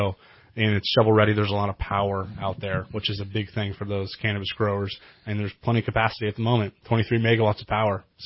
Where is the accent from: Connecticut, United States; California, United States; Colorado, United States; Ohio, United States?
California, United States; Trinity; Because I remember I grew up in Trinity, and I went to Humboldt State.